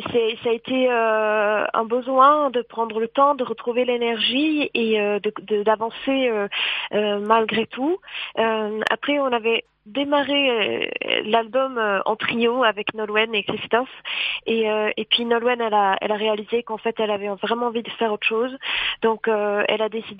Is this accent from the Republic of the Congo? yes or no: no; Sweden; French is a second language; de notre enfance dans le petit village où j'ai grandi, en Suède.